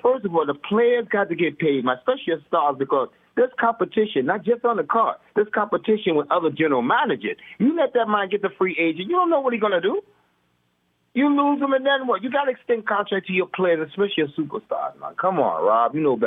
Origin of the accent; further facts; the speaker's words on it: Christiansted, U.S. Virgin Islands; I'm from the Virgin Islands, St. Croix, Christensen.